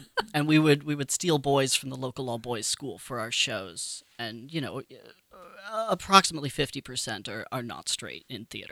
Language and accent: English; Marlborough, Massachusetts, United States; also born or lived in upstate New York; now in Seattle, United States; I grew up in Marlborough, Massachusetts, as a suburb about halfway between Worcester and Boston. It's not really a suburb of either city, but it's a suburb in Massachusetts, and yeah, my whole childhood was there.